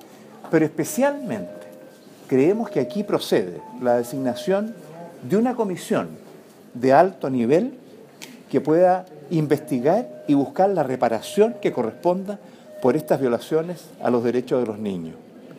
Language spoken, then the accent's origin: Spanish; Chile; Nos duele como chilenos ver cómo estos niños han sido dejados en sus derechos